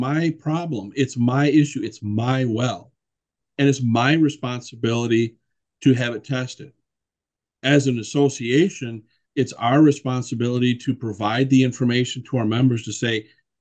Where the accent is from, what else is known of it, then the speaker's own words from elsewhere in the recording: Flint, Michigan, United States; I grew up in Flint, Michigan.